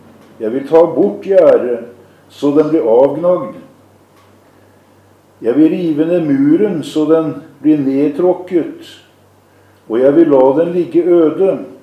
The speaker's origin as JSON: {"language": "Norwegian", "town": "Kragerø", "region": "Telemark", "country": "Norway", "said": "Borti Kragerø, der jeg kommer ifra, så var jeg en del med"}